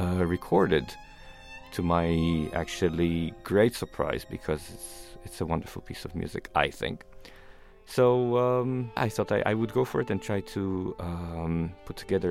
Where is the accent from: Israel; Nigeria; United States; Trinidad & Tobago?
Israel; I'm originally from Israel. That's where I grew up. Grew up in a musical family.